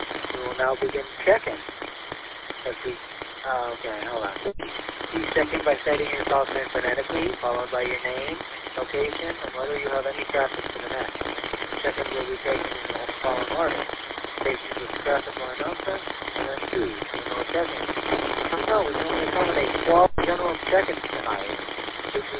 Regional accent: Lansing, Michigan, United States; I'm from Lansing, and I'll be doing checking in full time.

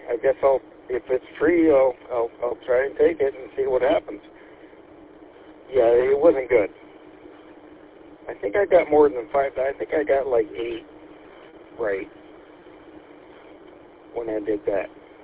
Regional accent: Troy, Michigan, United States; I grew up in Troy. I'm well familiar with the whole area.

